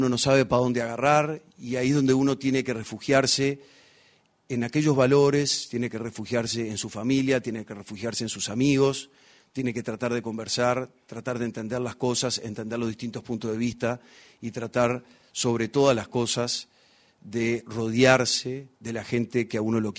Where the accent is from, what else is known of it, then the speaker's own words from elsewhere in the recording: Tupambaé, Cerro Largo, Uruguay; mi familia, nosotros somos de Cerro Largo, de un pueblito chiquito que se llama Tupambaé. Una familia muy, muy tradicional.